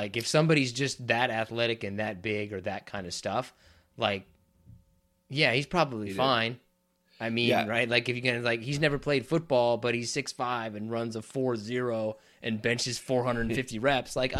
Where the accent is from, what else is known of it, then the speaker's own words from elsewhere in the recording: Wichita, Kansas, United States; Barry Sanders from Wichita, my hometown, by the way, so please don't try to take him.